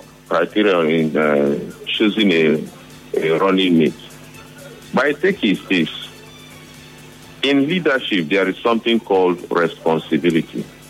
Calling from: Port Harcourt, Rivers, Nigeria; I'm calling from Port Harcourt.

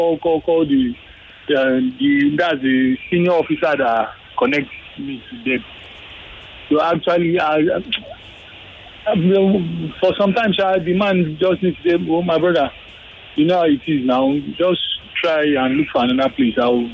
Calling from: Ikorodu, Lagos, Nigeria; calling you from Ikorodu.

